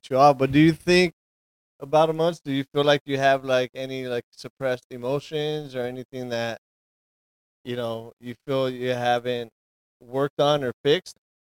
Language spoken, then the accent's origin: English; Los Angeles, California, United States; You know, I grew up in LA. I lived in the Ramona Gardens projects for a small period of time. After that, moved out and lived in like the El Cerrito, Alhambra area. So that's pretty much where I grew up.